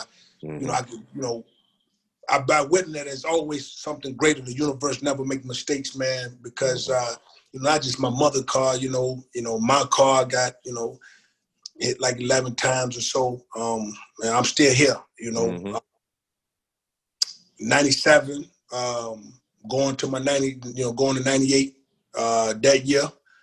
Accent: Charlotte, North Carolina, United States; And for me, man, like, growing up in West Charlotte, man, me and my brother always

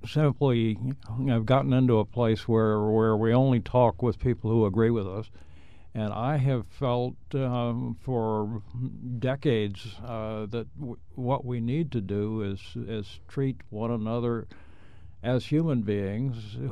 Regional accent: the South, United States; I grew up in the South. I was brought up to be a conservative

